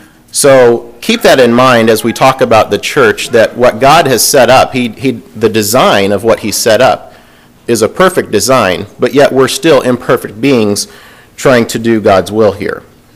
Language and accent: English; Iowa, United States; now in Kansas City, United States; So we're all transplants from Iowa through various means, and so glad to be here with you.